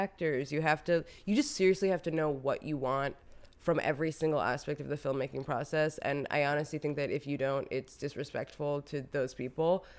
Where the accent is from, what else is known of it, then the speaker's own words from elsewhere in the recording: New York, United States; I very gay, very Latina. I grew up in Queens.